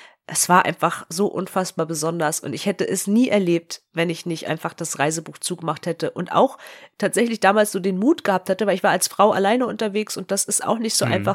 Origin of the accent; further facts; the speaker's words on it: Germany; Und es war jetzt nicht so, wie man als Deutsche, wie ich das vermutet hätte, dass dann jemand kommt und sagt